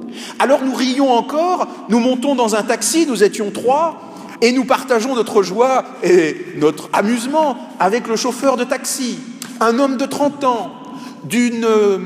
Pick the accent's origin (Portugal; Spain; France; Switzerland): France; nous sommes français, nous sommes prêtres du diocèse de Paris.